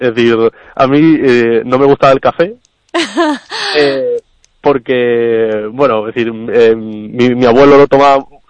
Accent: Málaga, Andalusia, Spain; porque yo soy de Málaga

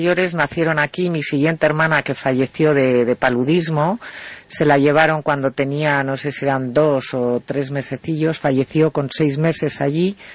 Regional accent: Galicia, Spain; also born or lived in Africa

